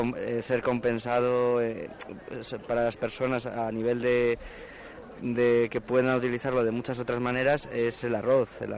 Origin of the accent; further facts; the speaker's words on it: Madrid, Community of Madrid, Spain; somos muchos madrileños